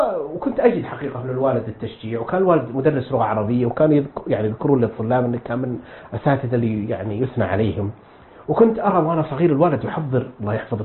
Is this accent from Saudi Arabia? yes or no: yes; Huraymila, Riyadh Province, Saudi Arabia; ثم فتح المعهد العلمي في مدينة حريملاء وهي يعني مدينتنا ومسقط رأسي، فانتقل الوالد باعتبار أن المعهد في مدينته، انتقل بنا إلى حريملاء